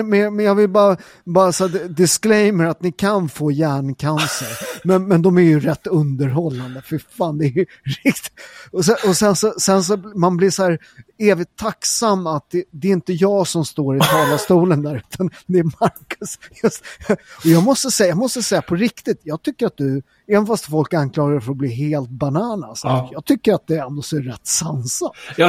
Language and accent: Swedish; Sweden; born there; Ja, men jag är ju född i Sverige.